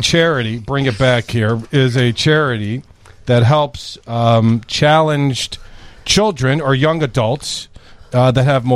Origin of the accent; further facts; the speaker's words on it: New York, United States; Florida's right because I'm from New York.